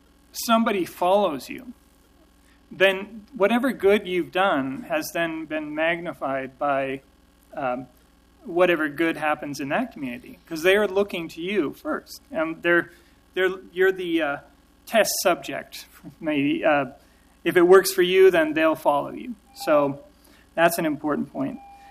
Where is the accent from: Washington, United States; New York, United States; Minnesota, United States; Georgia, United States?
Washington, United States; Bellingham; I'm from Bellingham, Washington, so I'm going to give you another perspective than the local groups.